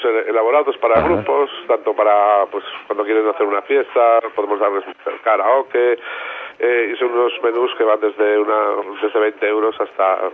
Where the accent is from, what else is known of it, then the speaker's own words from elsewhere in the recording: Basque Country, Spain; Soy vasco